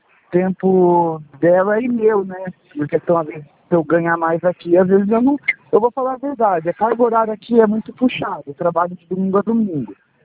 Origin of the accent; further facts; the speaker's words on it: Cordeirópolis, São Paulo, Brazil; É que eu sou de Corderópolis